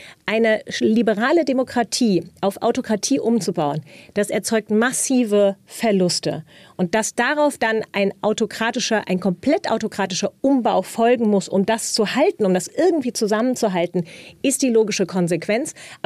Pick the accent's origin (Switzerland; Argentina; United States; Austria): United States; was ich glaube mir tatsächlich als Amerikanerin das Herz bricht.